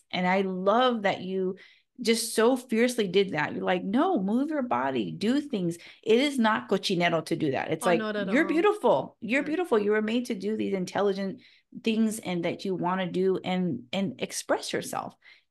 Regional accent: California, United States; we're both from the Central Valley

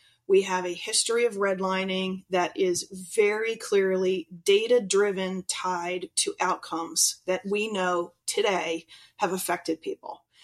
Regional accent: Pennsylvania, United States; Okay, so I grew up outside Philadelphia, so I know exactly what you mean.

